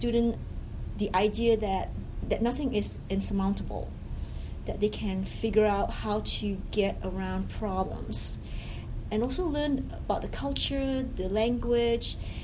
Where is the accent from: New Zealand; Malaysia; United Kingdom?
Malaysia; now in United States; I'm originally from Malaysia. Came to the U.S. and I did my undergrad and my graduate work was at Pittsburgh, University of Pittsburgh.